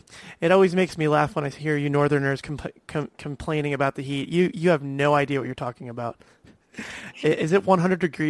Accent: Florida, United States; From my home state of Florida.

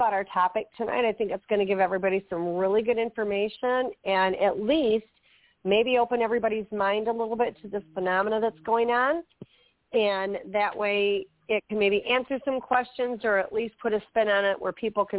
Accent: Michigan, United States; And I, born and raised in Michigan, I'd be walking through the snow

